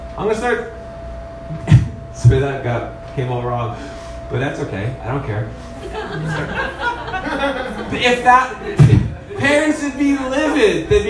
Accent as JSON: {"language": "English", "town": "Nanaimo", "region": "British Columbia", "country": "Canada", "tie": "born or raised there", "said": "I grew up in Nanaimo, and there's some weird people in this town."}